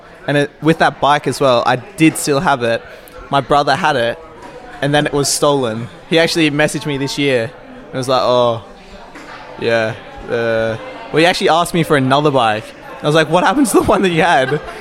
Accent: Australia; especially as an Australian

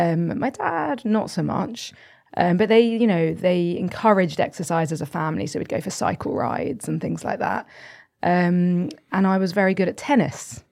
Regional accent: London, United Kingdom; So I have a fairly boring story, I think, in that I'm from London, grew up in North London

